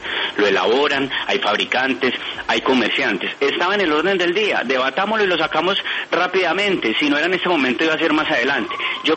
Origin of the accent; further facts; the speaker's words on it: Jericó, Antioquia, Colombia; yo soy de Jericó, municipio que lleva muchos años trabajando por la preservación y la conservación del carriel.